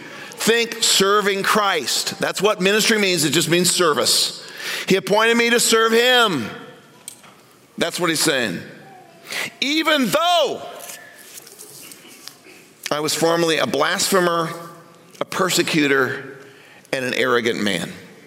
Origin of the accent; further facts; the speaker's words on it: Indianapolis, Indiana, United States; now in Glenwood, United States; I'm a city boy. I grew up in Indianapolis, Indiana, and then went to Chicago, and then we moved to Glenwood, Iowa, population 4,800.